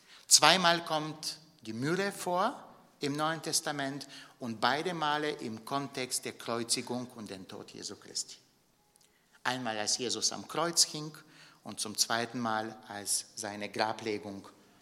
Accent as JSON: {"language": "German", "country": "Bulgaria", "said": "Ich bin hin und wieder in Bulgarien und da, in meiner Heimat"}